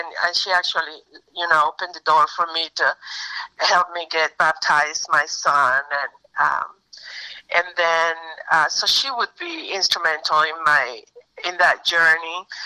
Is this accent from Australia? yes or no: no; Panama; now in United States; I'm originally from Panama, so when she moved here, that was their host family.